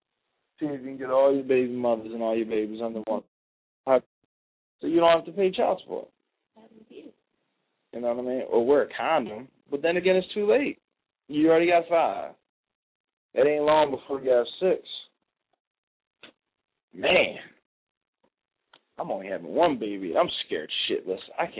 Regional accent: New Jersey, United States; But hey, that's just life when you're growing up in New Jersey.

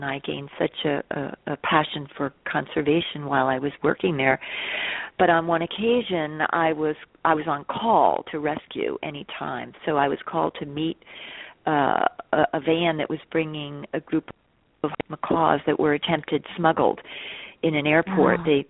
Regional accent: New Jersey, United States; I grew up in New Jersey in a wonderful community. There was a woods and fields behind where we lived.

